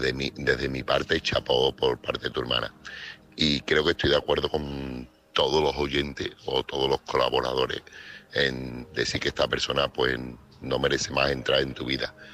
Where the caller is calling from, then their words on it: Seville, Andalusia, Spain; Desde nosotros, desde los sevillanos y desde todo el mundo